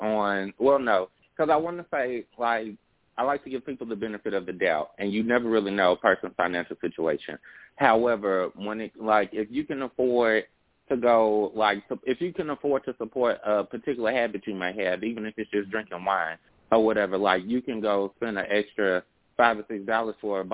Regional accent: Little Rock, Arkansas, United States; now in Houston, United States; Hi, this is … I'm calling from Houston, originally from Little Rock, Arkansas.

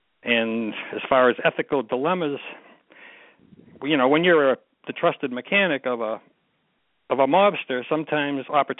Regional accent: Dorchester, Massachusetts, United States; born there; I was born in Dorchester, Massachusetts. The same neighborhood that the Wahlbergs came from, but unfortunately they left.

